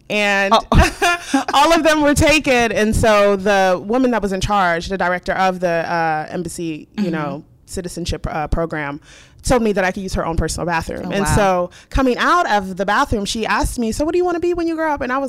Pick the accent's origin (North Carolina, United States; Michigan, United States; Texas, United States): Texas, United States; Dallas; I am from Dallas.